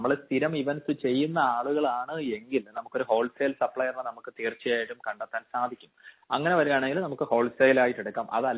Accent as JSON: {"language": "Malayalam", "region": "Kerala", "country": "India", "said": "5 വർഷത്തിന് മുമ്പ് ഞാൻ മലയാളികളുടെ ഒരു ട്രെൻഡ് നമ്മുടെ കേരളത്തിലുള്ളവരുടെ നോക്കിയപ്പോൾ"}